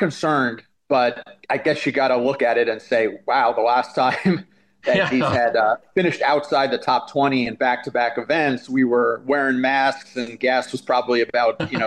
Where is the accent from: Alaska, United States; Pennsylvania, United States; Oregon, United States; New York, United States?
New York, United States; There's a guy who I'm a Met from the Met New York area, and have followed his career since he's quite a young kid.